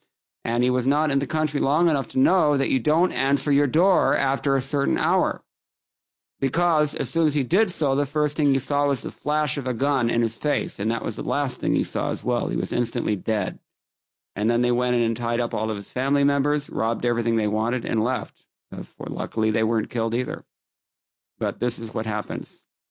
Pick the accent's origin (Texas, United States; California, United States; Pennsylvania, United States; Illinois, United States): California, United States; Los Angeles; Even when I was a kid, the kinds of things that you see commonly now here in America, I grew up in Los Angeles, you didn't see them.